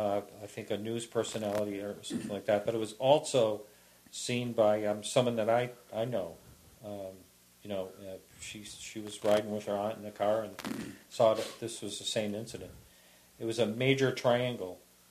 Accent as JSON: {"language": "English", "region": "Maine", "country": "United States", "tie": "born or raised there", "said": "I grew up in southern Maine, moved around the country a bit"}